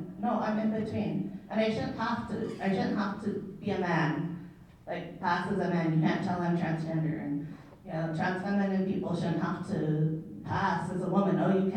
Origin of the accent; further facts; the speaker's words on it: Washington, United States; also born or lived in Colombia; I was born on Mwaska territory, which is also known as Colombia, South America. And then I was adopted to a white family in Coast Salish territory in Washington State. Grew up in a small, very white town.